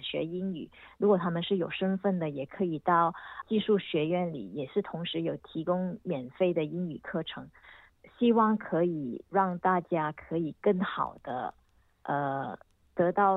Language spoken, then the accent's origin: Chinese; Malaysia; now in Australia; 就因为我也是来自马来西亚一个多元文化国家